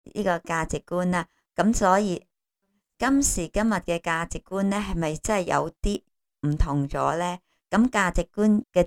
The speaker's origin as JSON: {"language": "Cantonese", "country": "Hong Kong", "said": "我哋香港人"}